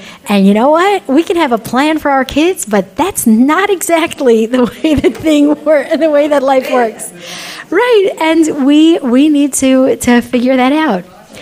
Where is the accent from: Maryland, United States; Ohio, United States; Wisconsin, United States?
Ohio, United States; Dayton; We lived, you know, as a young child, I grew up in Dayton, Ohio. So if there was a Jew that came into town, we had a rule in our house